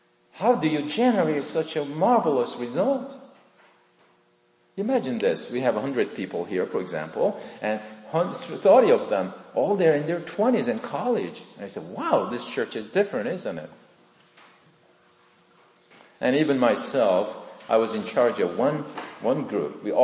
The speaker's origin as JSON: {"language": "English", "country": "South Korea", "tie": "born or raised there", "second_language": "English", "moved": "yes", "said": "It was back in South Korea, 1970s. I was in my college, in my hometown, in my home church."}